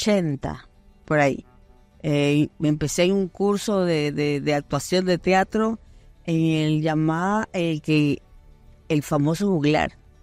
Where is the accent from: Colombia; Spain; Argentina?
Argentina; moved away; Al principio, cuando recién llegamos de Argentina, pues fuimos a estudiar el arte dramático a la universidad.